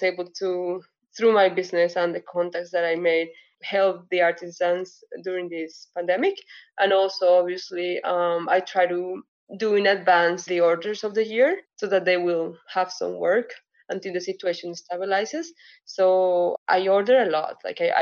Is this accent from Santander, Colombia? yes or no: no; Bogota, Bogotá, Colombia; English is a second language; moved away as an adult; now in Canada; I am originally from Colombia, from the capital, Bogota.